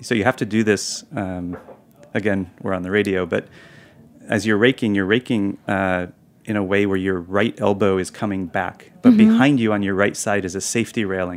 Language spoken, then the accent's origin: English; United States